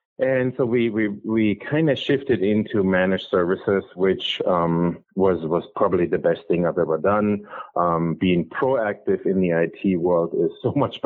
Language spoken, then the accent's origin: English; Munich, Bavaria, Germany; also born or lived in Baden-Baden; So I was born in Baden-Baden, Black Forest, but I was pretty much raised and grew up in Munich.